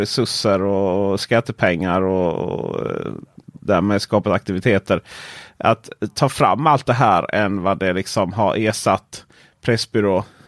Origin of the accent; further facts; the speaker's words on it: Blekinge, Sweden; mitt ute i skogen i Blekinge där jag kommer från